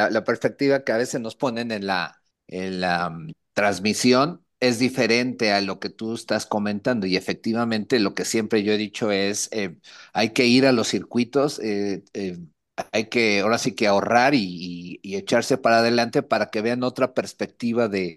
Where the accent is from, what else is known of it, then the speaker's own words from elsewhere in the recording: Mexico; somos mexicanos y nos gusta mucho